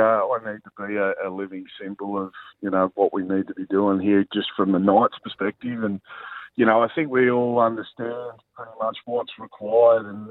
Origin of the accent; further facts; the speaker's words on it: Batemans Bay, New South Wales, Australia; No, I grew up on the South Coast in Batemans Bay.